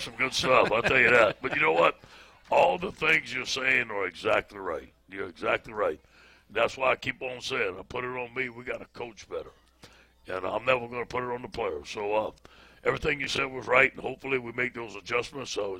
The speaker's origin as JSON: {"language": "English", "region": "Louisiana", "country": "United States", "said": "We fight through bad times. We're from Louisiana. We have resiliency."}